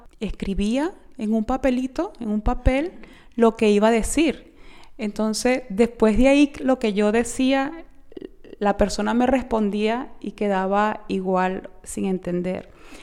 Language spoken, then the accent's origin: Spanish; Venezuela; also born or lived in Spain; now in Germany; llegué hace 2 años y medio aproximadamente acá a Alemania. Me vine directamente de Venezuela, pasé a España y de España acá a Alemania.